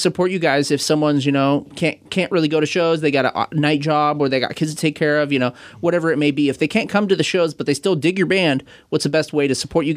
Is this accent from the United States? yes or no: yes; Kent, Washington, United States; And I grew up down in Kent, and my friends would go trick-or-treating at his house